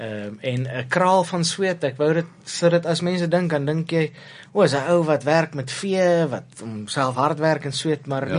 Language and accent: Afrikaans; Pretoria, Gauteng, South Africa; Pretoria Noord in 'n suburb daar Acacia of die dorp van Acacia en is daar in die noorde van Pretoria is nader aan Brits as die middestad